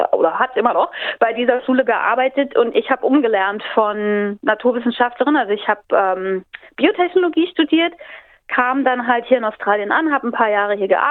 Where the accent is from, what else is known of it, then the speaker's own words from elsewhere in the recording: Berlin, Germany; Ich bin auch gebürtige Berlinerin